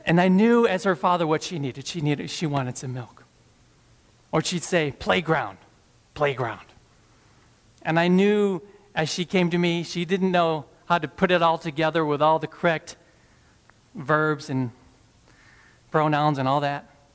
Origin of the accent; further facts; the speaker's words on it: United States; And I have to really catch myself as an American not to say, oh, please or thank you to my Chinese friends